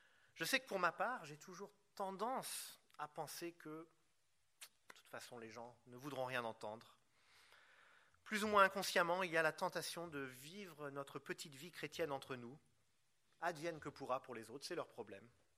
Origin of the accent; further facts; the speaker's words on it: Paris, Île-de-France, France; Je suis parisien.